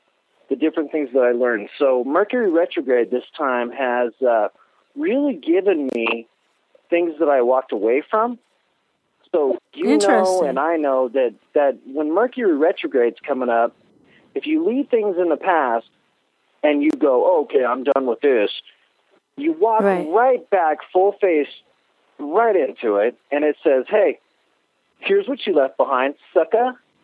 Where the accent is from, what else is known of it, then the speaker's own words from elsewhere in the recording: Norwalk, California, United States; born there; Norwalk, California.